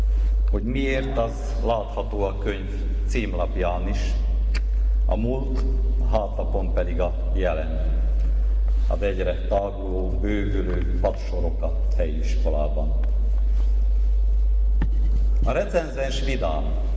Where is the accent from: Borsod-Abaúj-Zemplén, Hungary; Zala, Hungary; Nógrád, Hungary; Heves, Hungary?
Borsod-Abaúj-Zemplén, Hungary; Baraca; Baraca pedig cigányfalu lesz. Eme beteljesedő jóslatnak az árnyékában nőttem fel magam is.